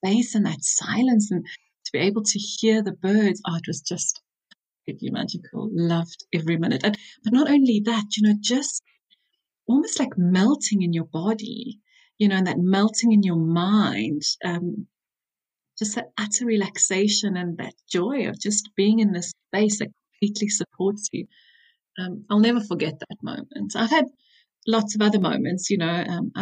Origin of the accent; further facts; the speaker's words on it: South Africa; now in United States; I grew up in South Africa.